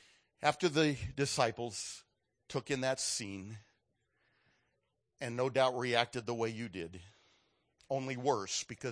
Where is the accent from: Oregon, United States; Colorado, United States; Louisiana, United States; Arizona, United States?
Oregon, United States; I'm from Oregon. A couple of guys in Portland who want to get married